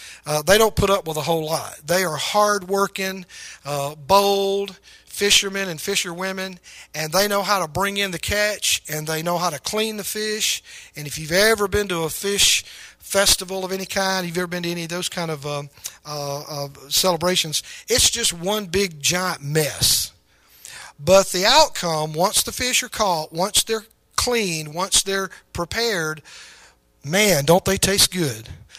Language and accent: English; Pascagoula, Mississippi, United States; we grew up down on the Gulf Coast, and it was very common in our surroundings down there to see shrimp boats and fishing boats, and we had neighbors even in our, remember when we were being raised there on Bel Air Street in Pascagoula, Mississippi.